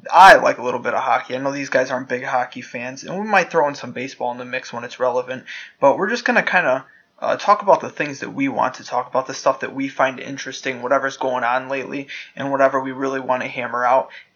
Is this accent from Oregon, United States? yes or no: no; Detroit, Michigan, United States; Like Ryan said, we're all from Detroit area, but we don't all love Detroit sports. Me and Ryan are big on our Detroit area teams.